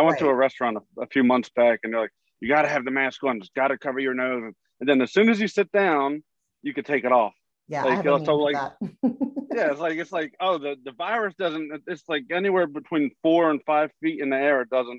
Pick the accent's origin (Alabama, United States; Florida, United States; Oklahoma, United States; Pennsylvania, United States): Pennsylvania, United States; Philadelphia; I'm originally from Philadelphia. But Philadelphia and South Jersey is like a hop and a skip.